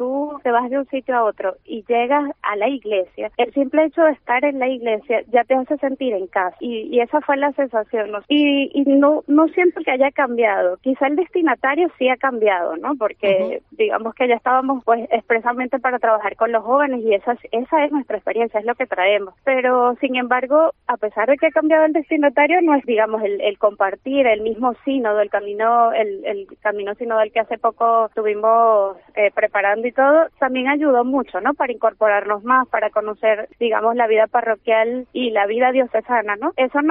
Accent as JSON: {"language": "Spanish", "country": "Venezuela", "moved": "yes", "lives_now": "Vigo, Spain", "said": "Yo vengo de Venezuela. Llegué aquí a Vigo aproximadamente el 21-22 de noviembre. Ya vamos a tener un año acá"}